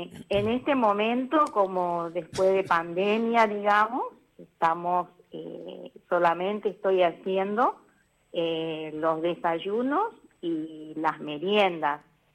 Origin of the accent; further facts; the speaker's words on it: Curupaytí, Corrientes, Argentina; also born or lived in Buenos Aires; yo nací y me crié en el campo, en Curupaití, con mi abuela. Después fui a Buenos Aires